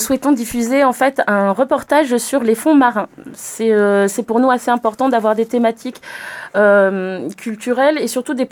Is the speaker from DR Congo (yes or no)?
no; French Polynesia; born there; Je suis née à Tahiti